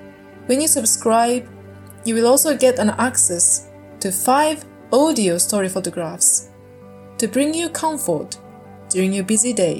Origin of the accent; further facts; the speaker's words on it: Japan; As you know, I grew up in Japan, where Christmas is a fairly new tradition.